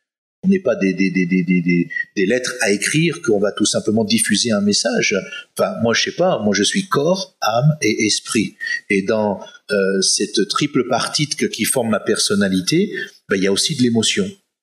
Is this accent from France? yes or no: yes; France; Alors encore, je sais bien, hein, en tant que bon Français, c'est compliqué pour nous